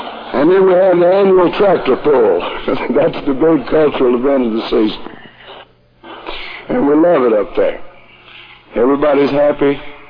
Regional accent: Dobson, North Carolina, United States

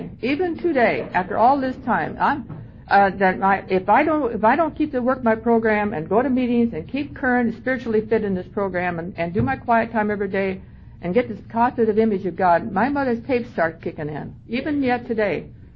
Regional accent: Indiana, United States; I was born and raised out of Fort Wayne. My hometown born and raised in a country south of Fort Wayne. My folks were German, which fits right in around here, and Catholic, of course.

